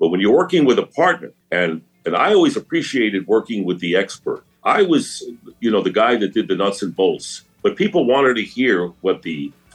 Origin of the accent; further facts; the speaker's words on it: New York City, New York, United States; I grew up in Queens, New York, and I was a Giant fan.